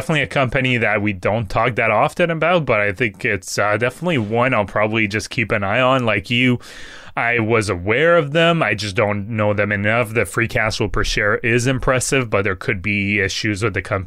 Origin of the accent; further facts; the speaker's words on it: France; accent: French; English is a second language; I always have trouble pronouncing that with my French accent.